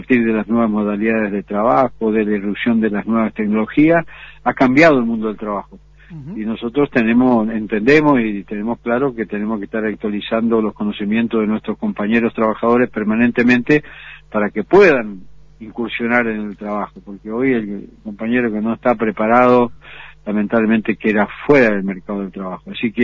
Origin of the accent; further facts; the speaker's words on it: Argentina; pero yo soy argentino geneiro.